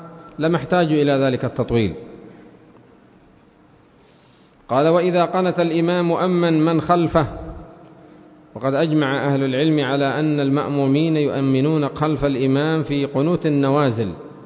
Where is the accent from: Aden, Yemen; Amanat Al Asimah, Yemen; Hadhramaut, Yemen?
Aden, Yemen; وفي بلادنا عدن المحروسة تغلق المطاعم